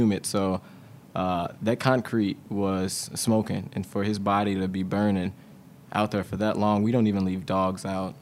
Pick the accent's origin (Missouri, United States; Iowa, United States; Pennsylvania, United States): Missouri, United States; St. Louis; I was born and raised here in St. Louis. I lived in the city, but I went to school in Parkway